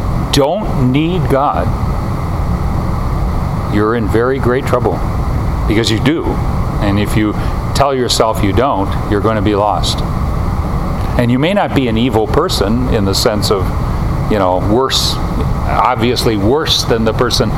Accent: Wisconsin, United States; also born or lived in Michigan; when I grew up in Wisconsin and lived in Michigan the first years of my ministry

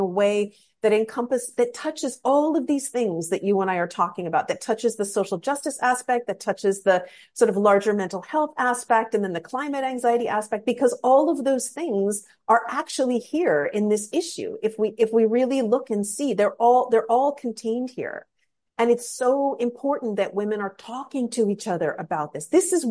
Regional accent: Vancouver, British Columbia, Canada; my hometown of Vancouver, Canada.

